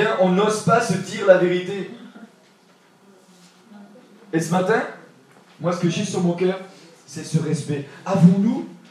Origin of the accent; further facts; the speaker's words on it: France; Moi, je suis un Français, j'aime mon pays